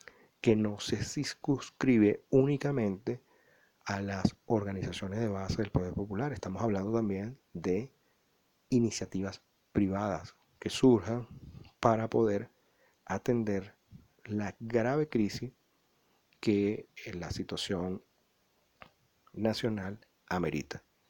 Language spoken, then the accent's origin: Spanish; Venezuela; Otro venezolano con el cual tuve la oportunidad de conversar me decía